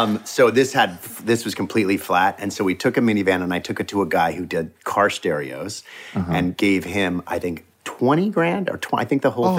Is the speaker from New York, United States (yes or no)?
yes; Dobbs Ferry, New York, United States; also born or lived in Los Angeles; Well, I was born in LA. I lived here till I was five, and then I grew up in New York. I grew up until eighth grade. I went to public school in Dobbs Ferry in Westchester.